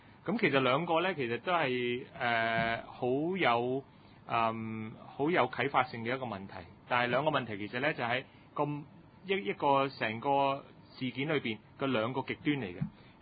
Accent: Hong Kong; 係惠及我哋香港人嘅。

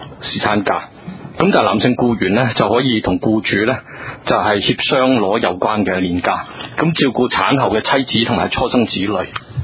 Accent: Hong Kong; 咁而我哋香港人，我哋由漁港成為中小企。

